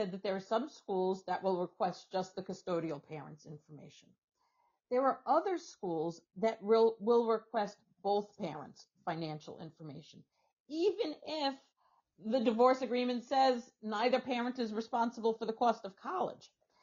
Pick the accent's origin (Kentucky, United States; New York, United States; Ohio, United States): New York, United States; I'm from New York, and in New York, they usually use what's called a SUNY cap